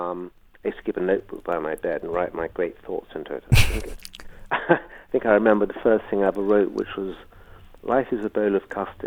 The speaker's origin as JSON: {"language": "English", "town": "Brighton", "region": "South East England", "country": "United Kingdom", "tie": "born or raised there", "said": "And I was born and raised in Brighton, so I've always set the majority of the kind of heart of my novels in and around Brighton and Sussex"}